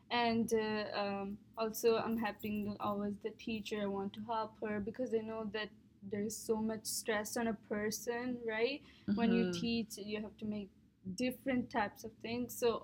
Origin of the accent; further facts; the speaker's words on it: Italy; English is a second language; actually I came from Italy, so completely different